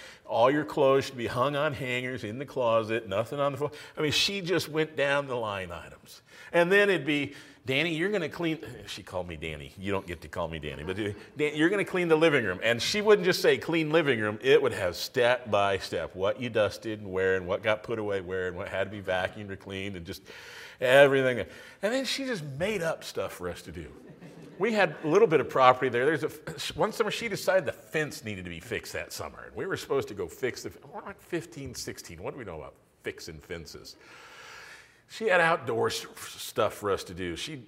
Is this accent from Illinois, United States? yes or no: no; El Paso, Texas, United States; I grew up in West Texas. And my brother and I were in high school. He's just a year older than I am.